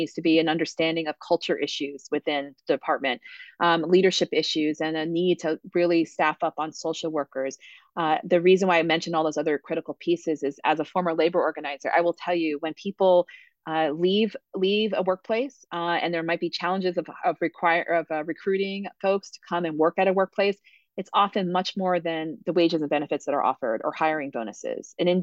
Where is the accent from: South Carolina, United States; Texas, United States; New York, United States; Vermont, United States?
Vermont, United States; Barre; I grew up in Barrie City, and I will tell you that it would be much harder to be unhoused on the streets of Barrie, where there's not a grocery store downtown